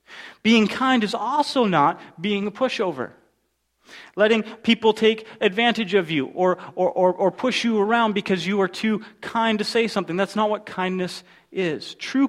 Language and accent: English; Canada; being a Canadian, kindness is kind of like our superpower, isn't it?